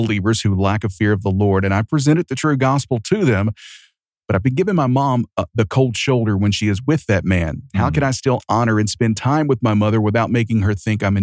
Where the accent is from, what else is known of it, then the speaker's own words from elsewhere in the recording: the South, United States; It's just, I grew up in the South. I didn't make the rules.